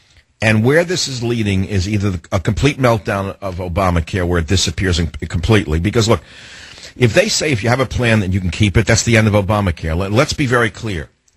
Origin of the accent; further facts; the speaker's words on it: United States; because when I grew up in America, it was a different nation, of course.